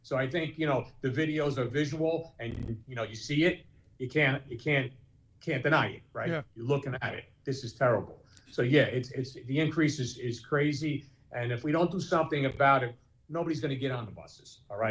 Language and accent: English; Newark, New Jersey, United States; born or raised there